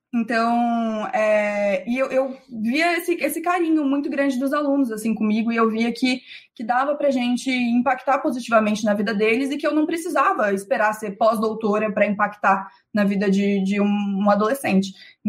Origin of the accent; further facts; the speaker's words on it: Mato Grosso do Sul, Brazil; born there; Ponta Porã, que é uma cidade do meu estado natal, de Mato Grosso do Sul, na fronteira com o Paraguai.